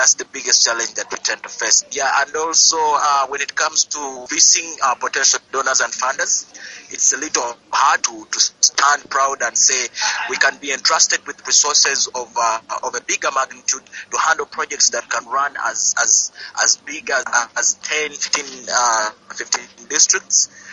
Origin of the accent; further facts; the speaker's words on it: Uganda; I'm from Uganda.